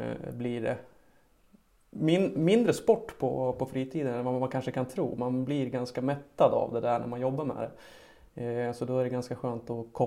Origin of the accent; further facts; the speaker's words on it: Kolsva, Västmanland County, Sweden; jag kommer ju från Kolsva så att det är ju... bruksdialekten finns ju där. Även om jag kanske inte pratar fullt så grovt som de som kommer och bor där.